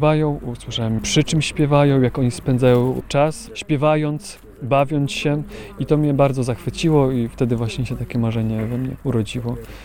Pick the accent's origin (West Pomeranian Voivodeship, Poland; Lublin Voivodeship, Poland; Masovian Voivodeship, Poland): Masovian Voivodeship, Poland; Węgrów; tam skąd pochodzę, jest taki festiwal folklorystyczny. Biesiada węgrowska była, pochodzę z Węgrowa.